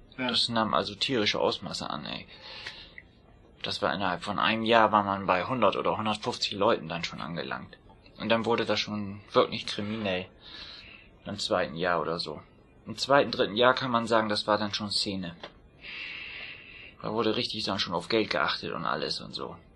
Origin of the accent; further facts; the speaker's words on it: Bremen, Germany; Du konntest als Bremer nirgendwo hinfahren, du wurdest gleich hops genommen mit einem.